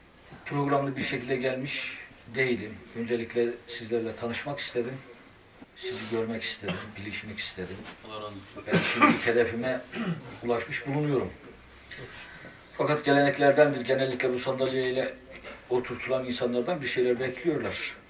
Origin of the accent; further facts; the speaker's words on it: Erzurum, Turkey; now in Istanbul, Turkey; Erzurumluyum. İstanbul'da ikamet etmekteyim.